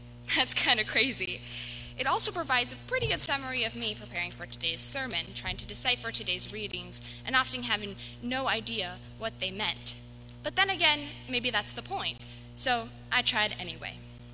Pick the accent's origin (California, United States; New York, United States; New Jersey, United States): New York, United States; I think growing up in New York, you learn pretty fast not to trust anyone or anything too quickly.